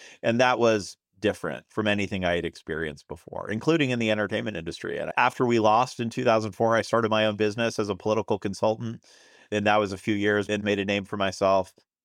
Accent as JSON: {"language": "English", "town": "Manchester", "region": "Massachusetts", "country": "United States", "tie": "born or raised there", "said": "I grew up in a town called Manchester, Massachusetts, north of Boston. It's about 45 minutes from where I am right now."}